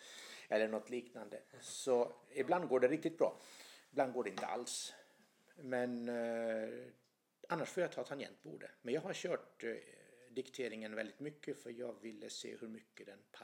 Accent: Åland, Finland; also born or lived in Gävle; now in Växjö, Sweden; jag bor då här i Växjö, men jag kommer från Åland och har bott här sedan 2011. Och dessförinnan så har jag bott i Gävle.

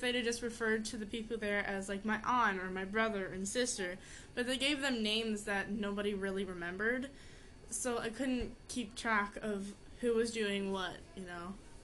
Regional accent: United States; The story used a lot of British terms that didn't really make sense to me since I'm American.

